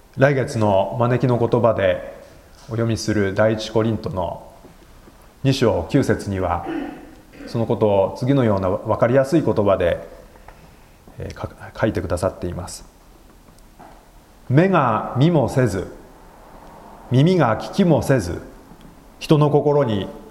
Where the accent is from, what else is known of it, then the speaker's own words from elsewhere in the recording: Shizuoka, Japan; 私は静岡県の小さな教会で育ちました。高校卒業までの8年間その教会で過ごしました。